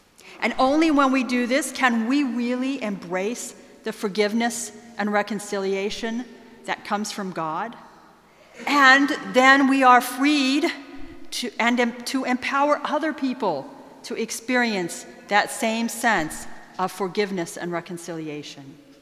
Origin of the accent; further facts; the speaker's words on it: United States; As an American, I'm so distraught and upset about the gun violence in my country